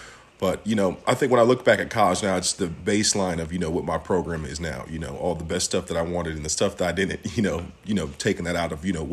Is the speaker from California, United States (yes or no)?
no; Peoria, Illinois, United States; I went to a pretty, historic high school in my hometown, Peoria Manual.